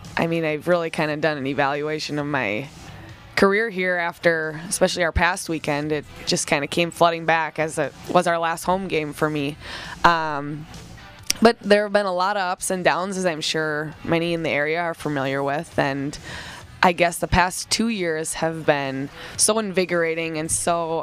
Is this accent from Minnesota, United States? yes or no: yes; Edina, Minnesota, United States; my sister is a sophomore at my hometown in Edina